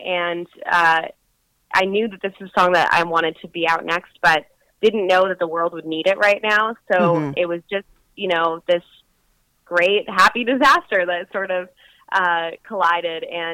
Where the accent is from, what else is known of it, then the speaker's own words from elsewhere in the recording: Spiritwood, Saskatchewan, Canada; And I grew up in Spiritwood, Saskatchewan, which was more north.